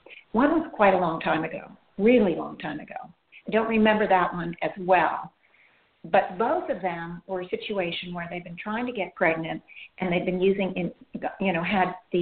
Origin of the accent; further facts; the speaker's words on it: Iran; moved away; Because I grew up in Iran, I think she said. And I was there when Iran was being bombed. And I was a young girl.